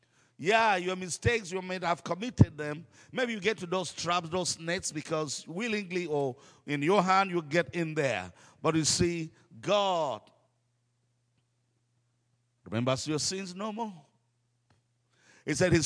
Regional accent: Northern Nigeria, Nigeria; I come from the Islamic part of Nigeria. Pastor Larry has preached in our church a few times. And where I come from, Islam is strong.

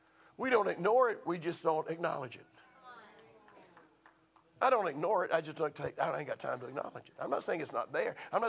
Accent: the South, United States; Because I'm from the South, we call it things.

